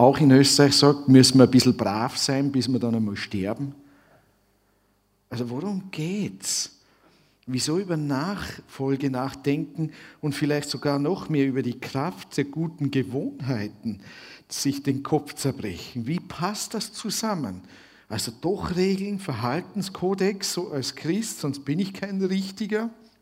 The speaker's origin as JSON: {"language": "German", "country": "Switzerland", "tie": "born or raised there", "lives_now": "Austria", "said": "Ich bin in der Schweiz aufgewachsen, man hört das nicht mehr so. Aber ich kann noch Schweizerdeutsch, das hilft nur niemandem. Ja, also. Lebe inzwischen länger in Österreich"}